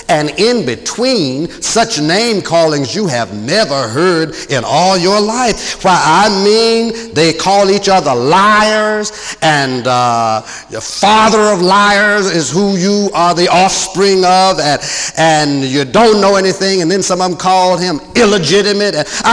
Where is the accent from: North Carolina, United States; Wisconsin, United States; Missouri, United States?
North Carolina, United States; born there; I'm a southerner. I was born in North Carolina.